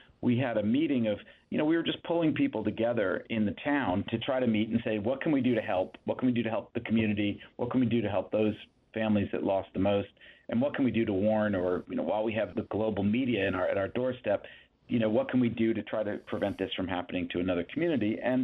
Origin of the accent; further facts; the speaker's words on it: Newtown, Connecticut, United States; But I grew up in Connecticut and left and went to college at the University of Vermont. Never thought I would ever come back to Newtown, Connecticut.